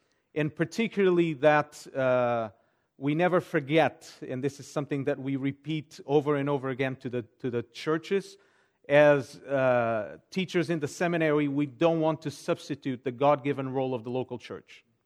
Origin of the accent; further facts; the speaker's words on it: Portugal; English is a second language; So I was born and raised in Portugal. The Lord has been kind, gracious to me. And so I was brought up in a Christian home